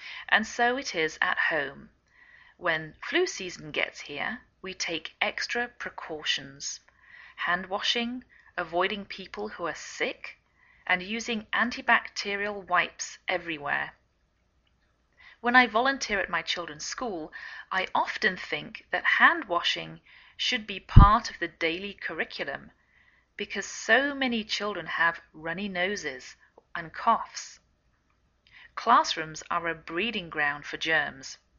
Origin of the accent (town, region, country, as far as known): England, United Kingdom; now in United States